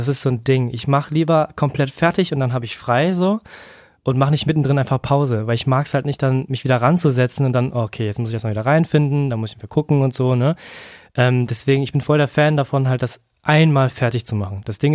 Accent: North Rhine-Westphalia, Germany; ich komme halt aus NRW

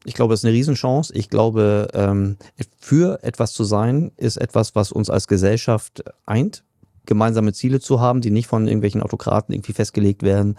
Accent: Berlin, Germany; ich bin immer noch ein bisschen Berliner im Geiste. Ich war baff erstaunt, was diese Weltmeisterschaft in meiner Heimatstadt bewirkt hat.

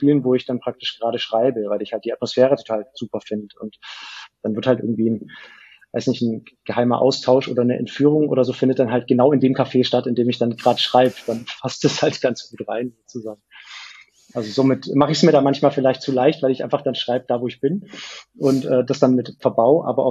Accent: Böblingen, Baden-Württemberg, Germany; also born or lived in Sindelfingen; now in Stuttgart, Germany; Ich bin quasi Stuttgarter, also ich bin in Sindelfingen geboren und bin dann in Böblingen-Sindelfingen aufgewachsen, dort zur Schule gegangen und dann habe ich ein paar Jahre in Feilen gelebt und bin dann so in den Kessel reingezogen

